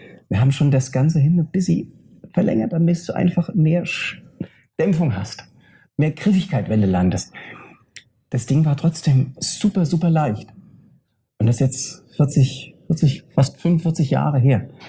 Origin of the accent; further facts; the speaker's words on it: Offenbach, Hesse, Germany; Und bei Frankfurt Offenbach meine Heimatregion.